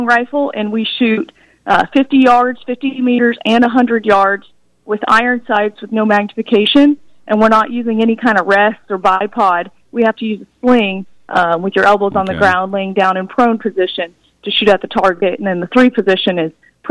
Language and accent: English; Emporia, Kansas, United States; So, as a, like you said, born and raised in Emporia, Emporian person.